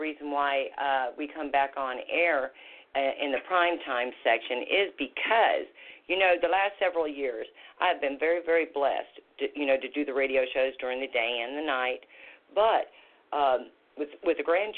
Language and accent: English; Iowa, United States; Ooh, I was raised in Iowa. So about them winters up there.